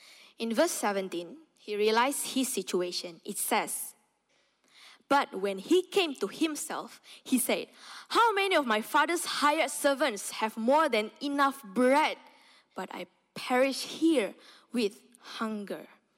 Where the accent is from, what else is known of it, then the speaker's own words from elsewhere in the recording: Indonesia; English is a second language; I come along from Indonesia, right?